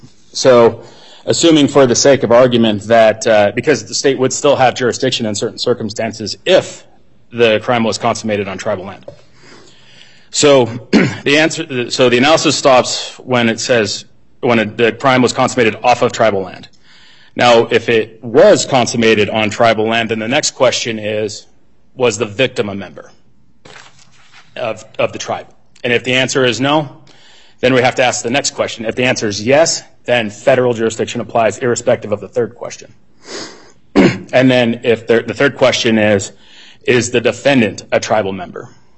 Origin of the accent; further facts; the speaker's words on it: Ely, Nevada, United States; I grew up in Ely, so that is a neighboring jurisdiction